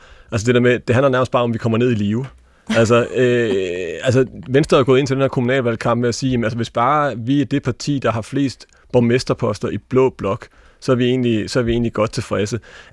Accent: Hjørring, North Denmark Region, Denmark; Arne Boelt, som jo var borgmester i min gamle hjemkommune Hjørring

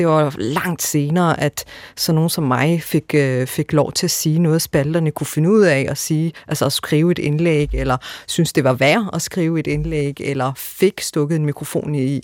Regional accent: Odense, Region of Southern Denmark, Denmark; Jeg er født og opvokset i Vollsmose, og der var en lokalavis dengang.

